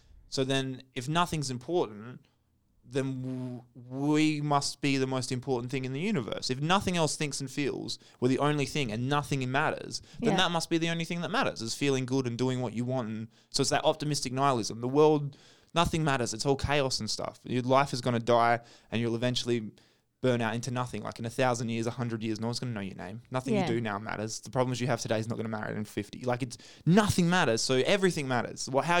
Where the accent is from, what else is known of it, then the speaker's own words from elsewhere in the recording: Australia; I'm Australian.